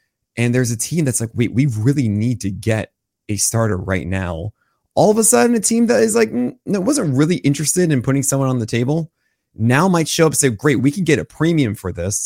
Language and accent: English; Brooklyn, New York, United States; I'll root for the Yankees because I was born and raised in Brooklyn.